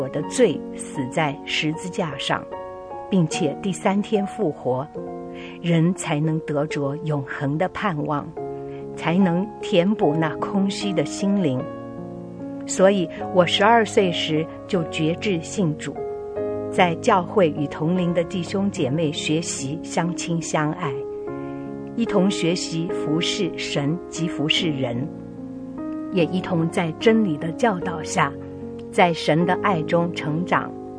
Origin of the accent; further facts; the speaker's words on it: Hong Kong; born there; 我出生在香港一个小康家庭，父亲脚踏实地在船厂工作，辛勤养育我们兄弟姐妹七人。